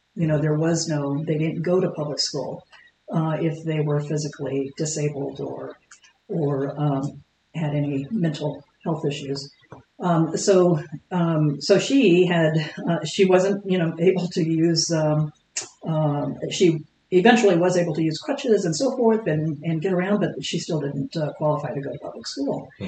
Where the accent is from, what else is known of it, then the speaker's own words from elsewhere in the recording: Louisiana, United States; also born or lived in Texas; now in Billings, United States; So I was born in Hill Country, Texas, then spent my school years in Louisiana.